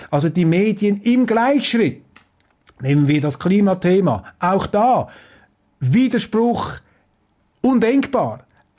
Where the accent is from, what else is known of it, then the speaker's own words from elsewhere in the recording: Switzerland; Dafür habe ich Verständnis als Schweizer.